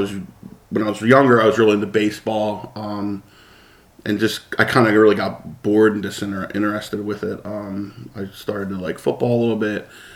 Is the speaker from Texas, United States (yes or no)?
no; Feasterville, Pennsylvania, United States; I was born in Bristol. I pretty much grew up in Lower Bucks County, between Feasterville, Newtown area.